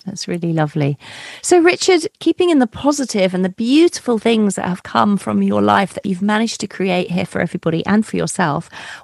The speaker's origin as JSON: {"language": "English", "town": "Colchester", "region": "East of England", "country": "United Kingdom", "tie": "born or raised there", "said": "And I was brought up in Colchester in Essex."}